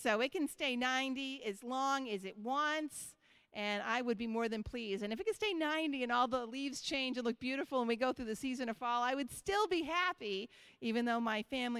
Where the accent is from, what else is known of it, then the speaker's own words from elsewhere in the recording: New England, United States; And you know what? I grew up in New England. It makes no sense.